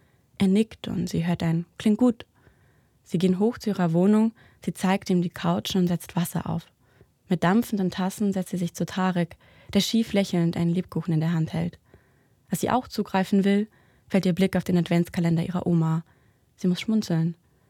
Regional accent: Karlsruhe, Baden-Württemberg, Germany; Ich komme aus Karlsruhe.

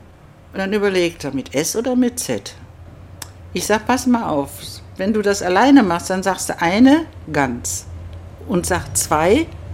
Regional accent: Rhineland, Germany; Außerdem bin ich ja ein Rheinländer.

